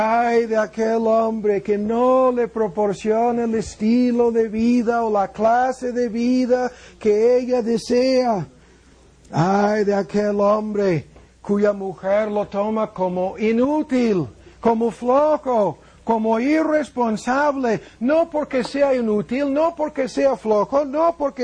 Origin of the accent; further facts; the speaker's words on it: United States; Spanish is a second language; moved away as an adult; Y yo soy un pobre misionero gringo. Que pudiera ganar mucho más dinero en mi país.